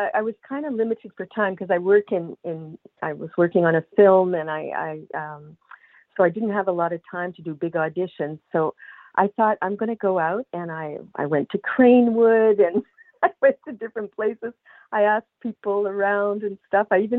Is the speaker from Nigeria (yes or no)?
no; Memramcook, New Brunswick, Canada; also born or lived in British Columbia; I'm from Memram Cook, but I lived in British Columbia for about 30 years. And then when I came back in 2006, I worked mostly in French here.